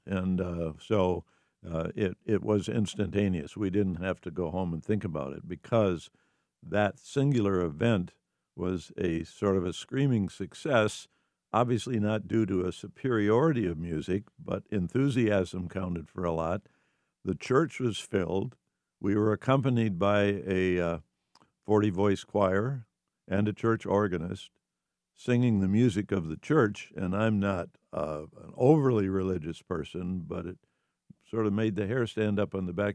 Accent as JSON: {"language": "English", "town": "Saginaw", "region": "Michigan", "country": "United States", "tie": "born or raised there", "said": "who was at the First Congregational Church in my hometown of Saginaw"}